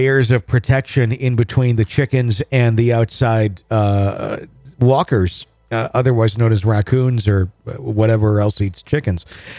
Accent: Wisconsin, United States; Could I do it because I'm from Wisconsin?

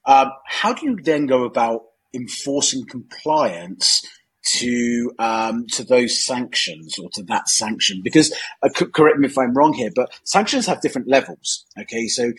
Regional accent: South Africa; Am I, as a South African, still allowed to trade with that organization as long as it's not using US dollars?

